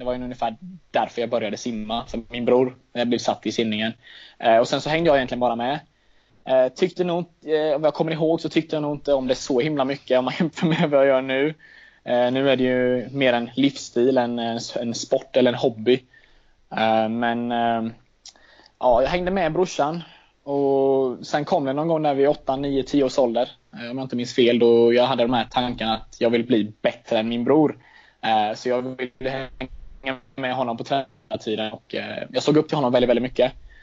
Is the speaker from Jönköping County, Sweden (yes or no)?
yes; Nässjö, Jönköping County, Sweden; sen dess till hösten 2013 så har jag befann jag mig i Nässjö. Trivs väldigt bra. Det är som sagt min hemstad där jag trivs väldigt bra.